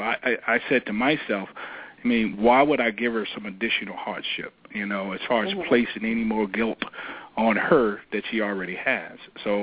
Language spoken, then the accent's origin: English; Petersburg, Virginia, United States; Well, I grew up in a little small city in Virginia called Petersburg. It's like 30 minutes south of the big city of Richmond, very small town, about 40,000 people, where everyone knew everyone